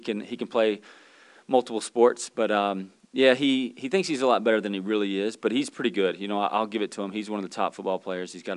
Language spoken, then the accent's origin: English; Pensacola, Florida, United States; I'm from Pensacola, Florida, so the closest team was driving distance was the Saints. And so watching the Saints growing up, pulling for the Saints